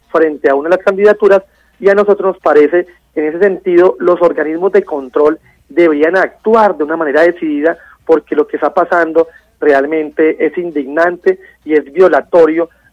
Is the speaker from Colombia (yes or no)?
yes; Tolima, Colombia; esa es una de las dificultades que tenemos como tolimenses y como colombianos